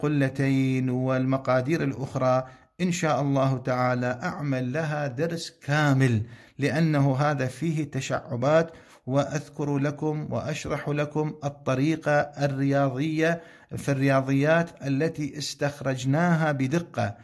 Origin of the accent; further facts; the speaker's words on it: Iraq; وكان في بلاد حارة مثل بلدنا العراق من البلدان الحارة